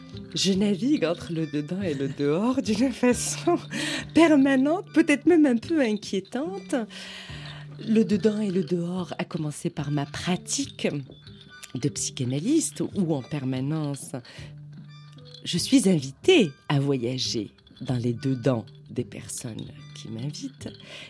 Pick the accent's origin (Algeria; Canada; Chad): Algeria; Algiers, Algiers Province; now in Paris, France; j'ai grandi à Alger. Alors, gamine, pendant la décennie noire, une grande gamine et une adolescente aussi, Et en fait, je retourne travailler à Alger depuis 2006.